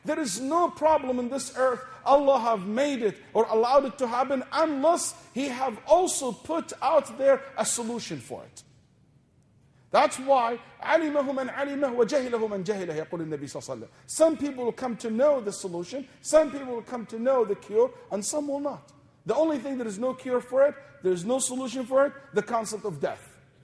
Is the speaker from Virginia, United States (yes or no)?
no; Texas, United States; I came from Texas. It's a very religious state. Very religious state.